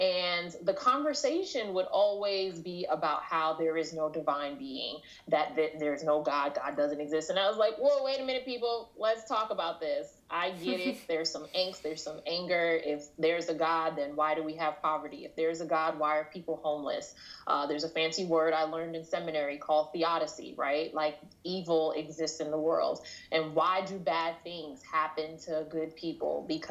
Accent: Queens, New York, United States; I grew up in Queens, New York. So I grew up going to...

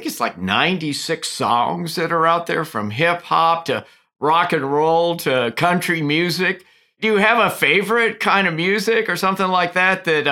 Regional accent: Indianapolis, Indiana, United States; moved away as an adult; now in Boston, United States; Now, I grew up in Indianapolis, but then when I went to school, I came up here to Boston.

